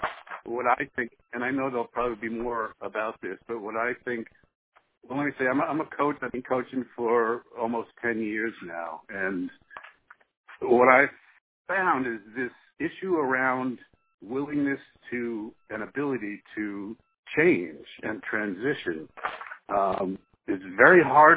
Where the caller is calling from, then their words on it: Florida, United States; I'm in Florida.